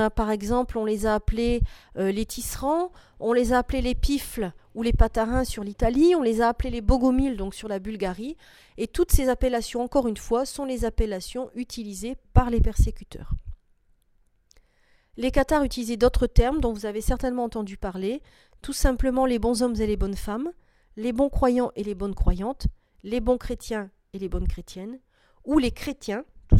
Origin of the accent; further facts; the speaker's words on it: Occitanie, France; ça se passe très mal dans certaines régions comme chez nous en Occitanie